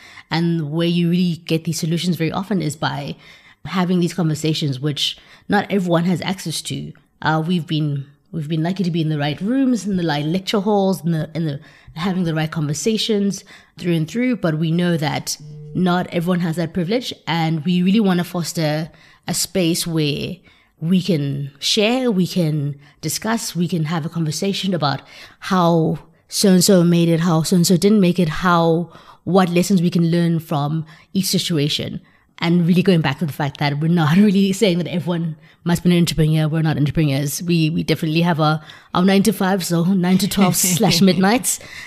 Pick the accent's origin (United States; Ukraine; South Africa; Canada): South Africa; as a South African growing up in South Africa